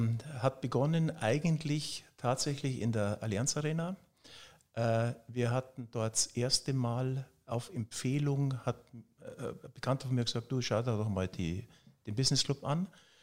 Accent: Bavaria, Germany; now in Munich, Germany; weil ich bin im Chiemgau aufgewachsen.

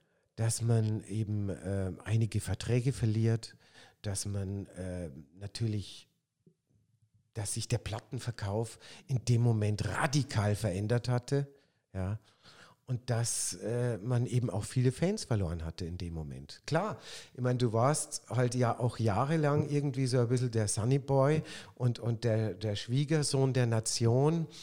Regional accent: Munich, Bavaria, Germany; Ich bin ja quasi als Münchner, bin ich ja da hineingewachsen, sozusagen.

